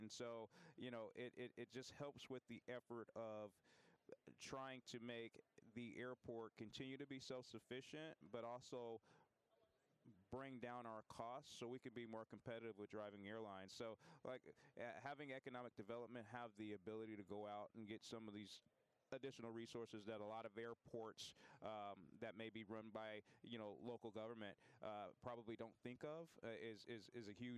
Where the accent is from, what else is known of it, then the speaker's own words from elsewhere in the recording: Denver, Colorado, United States; I grew up in the Denver area